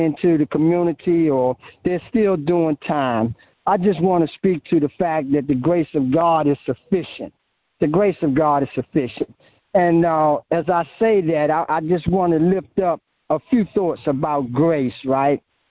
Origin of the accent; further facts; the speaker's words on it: Washington, District of Columbia, United States; I grew up in Northeast D.C. I moved into a little street called Orleans Place